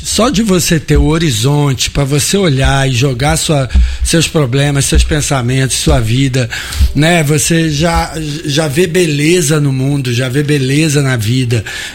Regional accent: Rio de Janeiro, Brazil; Eu vim da Curicica, que já era perto da Globo. Eu vim da Curicica, depois da Taquara. Eu sou de Jacarepaguá, lá no Rio, que é um bairro mais Zona Oeste.

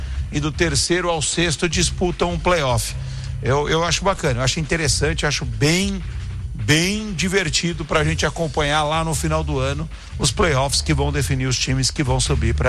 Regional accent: São Paulo, Brazil; also born or lived in São Bernardo do Campo / Londrina; Então, eu só nasci lá e 3 dias depois eu voltei para Pinheiros, para São Paulo. Londrina, sim, eu tenho um carinho, porque eu estudei em Londrina, né, até minha faculdade.

